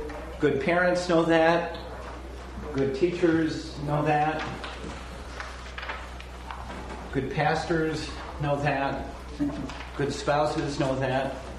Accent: Seattle, Washington, United States; I'm from Seattle, Washington.

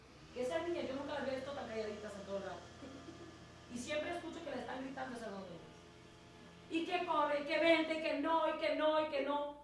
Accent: Mexico; born there; yo nací en México, estudié aquí. El español que yo sé es el español que mi mamá me enseñó de un rancho de Michoacán, pero a mí me gusta hablar español.

